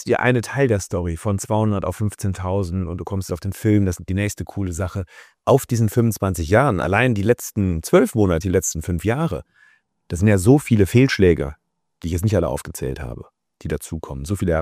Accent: Cologne, North Rhine-Westphalia, Germany; also wir kommen aus Köln

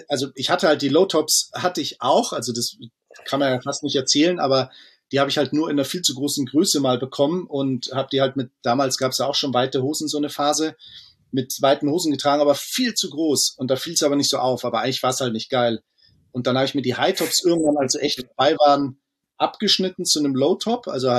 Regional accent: Kirchheim-Heimstetten, Bavaria, Germany; Wir kommen aus dem Vorort von München und der Ort ist so ein bisschen... genau, Kirchheim-Heimstetten. Die gehören zwar zusammen, aber es sind doch zwei Orte.

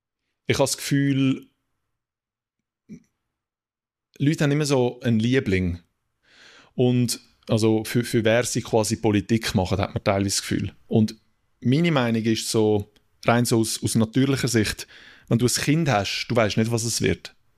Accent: Zurich, Switzerland; Ja, ich bin im Limmatal geboren, 1992. Limmatalspital in Schlieren. Darf ich glaube auch so sagen. und ja, vorwiegend im Limmatal aufgewachsen und gelebt.

